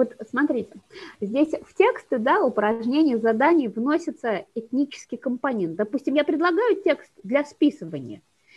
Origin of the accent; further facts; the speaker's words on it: Chuvashia, Russia; я чувашка, да, я отношусь к Чувашской республике